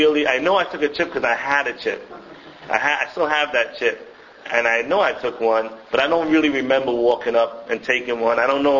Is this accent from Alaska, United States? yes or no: no; Crown Heights, New York, United States; Strangely enough, I grew up in Crown Heights. And there's like a religious Hasidic area, you know, in that area, Crown Heights.